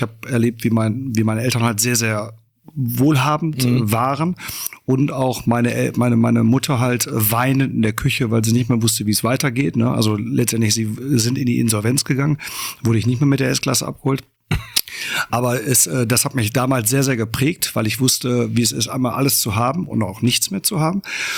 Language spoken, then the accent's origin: German; Bottrop, North Rhine-Westphalia, Germany; In Bottrop im Springfeld.